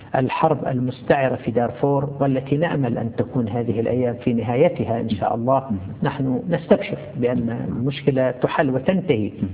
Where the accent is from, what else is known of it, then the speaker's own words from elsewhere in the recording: Saudi Arabia; كتب أحد الكتاب عندنا في المملكة العربية السعودية